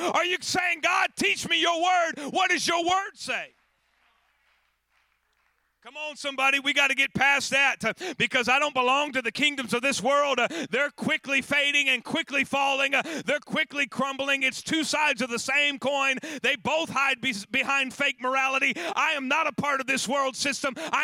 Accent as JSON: {"language": "English", "region": "New York", "country": "United States", "tie": "born there", "said": "I was born in New York. I had visited the city several times."}